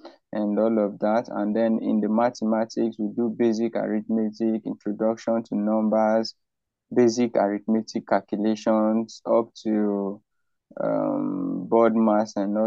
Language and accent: English; Benue, Nigeria; from Nigeria, Benue State in Nigeria.